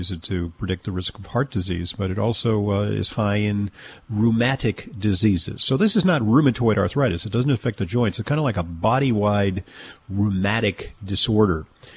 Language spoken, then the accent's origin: English; Manhattan, New York, United States; Let's start with the call from Carol in my hometown of Manhattan, New York.